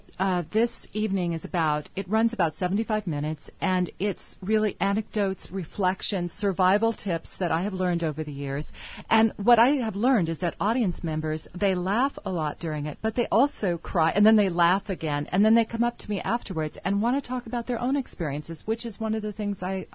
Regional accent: Santa Barbara, California, United States; now in New York City, United States; Well, you know, I grew up in Santa Barbara, although I have lived in New York City for over two decades.

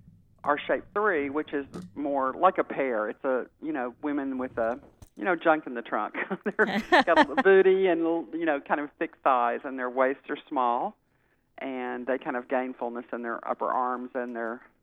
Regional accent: Texas, United States; Yes, I'm from Texas.

